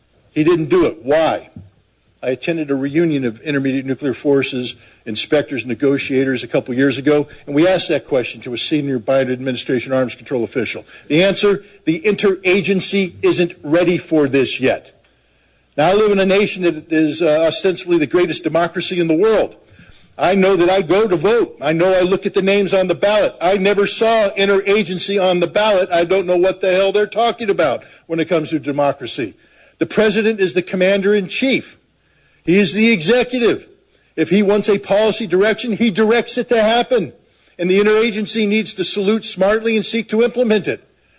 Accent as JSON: {"language": "English", "country": "United States", "said": "As an American, I take umbrage at that."}